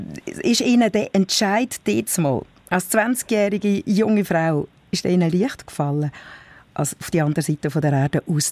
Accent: Switzerland; now in New Zealand; Und bei uns in der Schweiz meldet man sich ja vorher an.

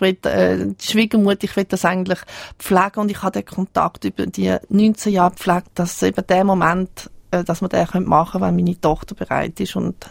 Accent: Switzerland; nicht in einer Hektik, wie wir das bei uns in der Schweiz erleben

